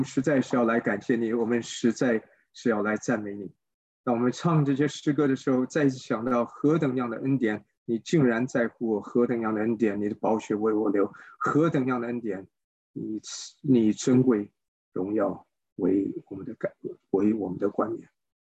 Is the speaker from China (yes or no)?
no; Taiwan; 那么在我们在台湾长大的，我们在经历许许多多的选举